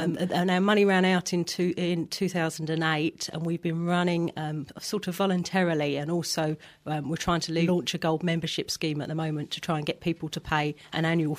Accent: London, United Kingdom; also born or lived in Totnes; now in Bristol, United Kingdom; I came to Bristol from South London via Totnes in Devon about 7 or 8 years ago.

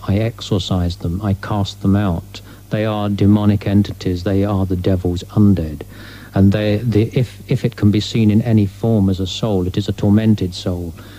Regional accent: Newstead Abbey Park, East Midlands, United Kingdom; although I was born in Newstead Abbey Park and raised there for some time, which of course is shrouded with mystery and tales of hauntings.

